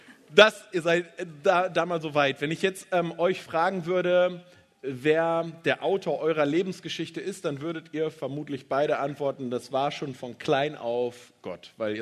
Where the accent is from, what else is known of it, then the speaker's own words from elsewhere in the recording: Lower Saxony, Germany; Das ist ja auch irgendwie Berge, für mich als Ostfriese.